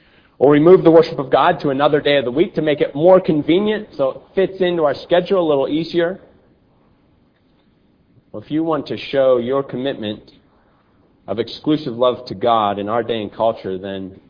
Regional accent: Phoenix, Arizona, United States; And I grew up in Phoenix watching the Phoenix Suns, so I pay a little bit of attention to the Suns.

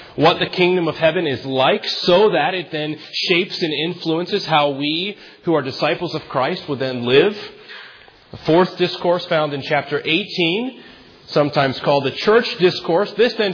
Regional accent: United States; As an American, I should know this stuff, shouldn't I?

